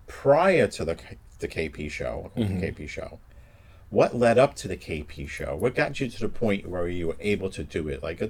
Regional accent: Queens, New York, United States; Yeah, I grew up in Queens. We didn't have community theater.

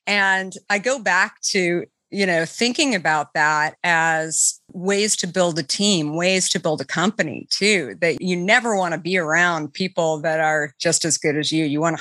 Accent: Arizona, United States; because I think growing up in Arizona, the weather is so conducive to being outside.

